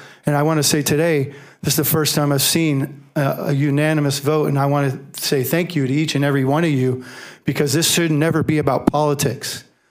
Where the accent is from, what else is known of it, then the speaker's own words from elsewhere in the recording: Florida, United States; I'm from Pasco County, born and raised.